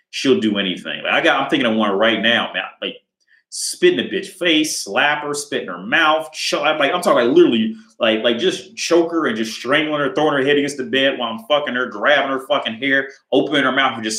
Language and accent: English; Ohio, United States; Like now, I'm from Ohio, so we have Skyline Chili, and a key ingredient in that chili is chocolate.